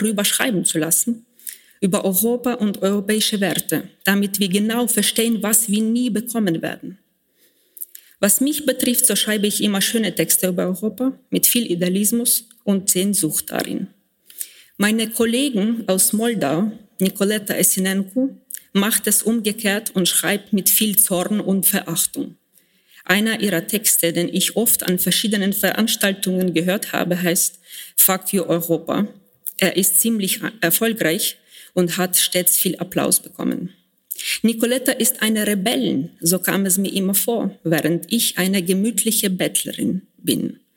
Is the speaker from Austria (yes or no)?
no; Ukraine; Die Frau konnte sich nicht einmal vorstellen, ein Land mit einem solchen komischen Namen Ukraine auf ihrem Kontinent zu haben.